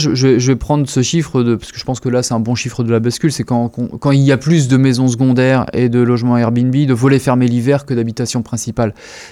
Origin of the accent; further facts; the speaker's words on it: Saint-Malo, Brittany, France; Moi, j'ai grandi à Saint-Malo, j'ai pas pu habiter à Saint-Malo.